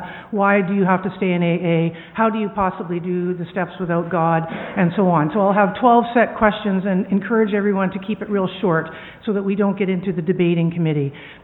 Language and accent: English; Winnipeg, Manitoba, Canada; from Winnipeg.